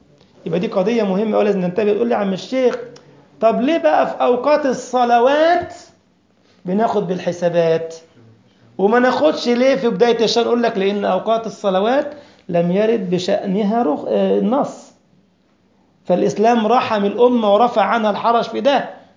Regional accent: Egypt; now in Germany; أنا هنا في ألمانيا توقيتنا دلوقتي الساعة كام؟ 9:30 و5 هي في مصر نفس التوقيت عندي في بلدي مصر 9:30 و5 بالليل.

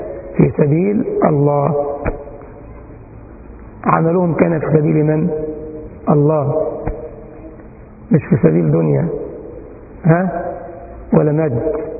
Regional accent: Egypt; وعندنا في مصر موجودة في كل ميدان عندنا نافورة

